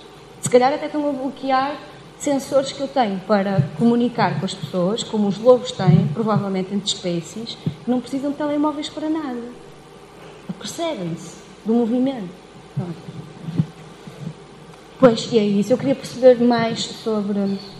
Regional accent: Norte, Portugal; Eu sou daqui da zona do Valdoave.

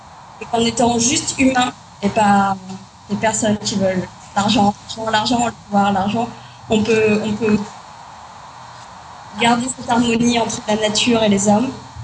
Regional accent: France; first language French; Spanish is a second language; soy francesa. Hola, Barcelona. Me voy a hablar en francés porque es más fácil para mí.

